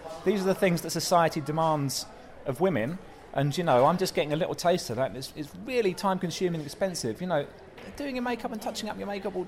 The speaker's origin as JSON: {"language": "English", "region": "London", "country": "United Kingdom", "said": "I'm from not far from … actually. I'm from South London"}